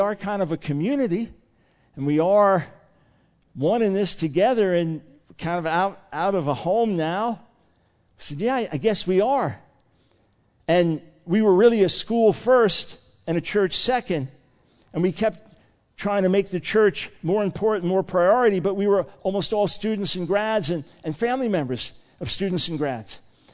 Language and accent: English; New York, United States; I wanted to go back to the New York area. I'm from New York originally.